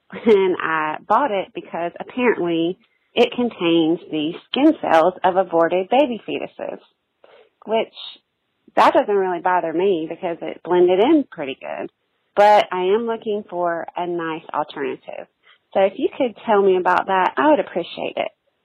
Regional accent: Charlotte, North Carolina, United States; I'm from Charlotte.

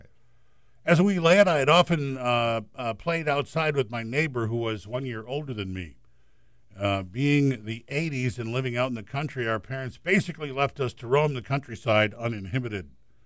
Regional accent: Las Vegas, Nevada, United States; I grew up in Las Vegas in a 9-bedroom house with 8 kids and 4 adults.

